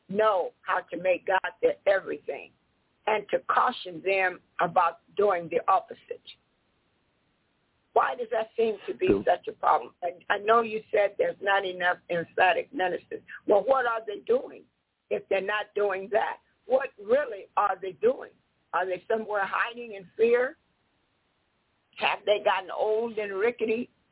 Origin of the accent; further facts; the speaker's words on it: United States; born there; since I was born in America, I do know in America